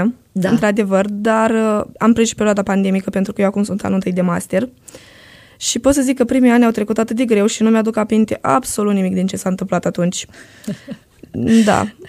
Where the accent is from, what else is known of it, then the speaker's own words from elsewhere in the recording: Focșani, Vrancea County, Romania; Eu sunt din Vrancea, din Focșani.